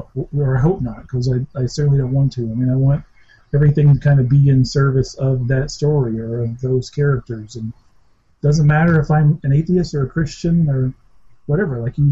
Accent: Alabama, United States; I grew up in Alabama, so pretty much anybody who grows up there, you grow up in the church. I grew up in the Baptist church.

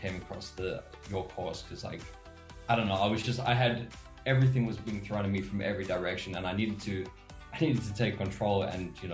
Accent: South Africa; I'm South African, she's American.

